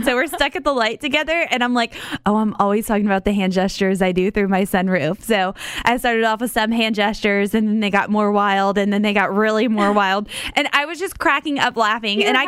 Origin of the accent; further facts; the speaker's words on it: Georgia, United States; Girl, I'm from Georgia. I know how to eat.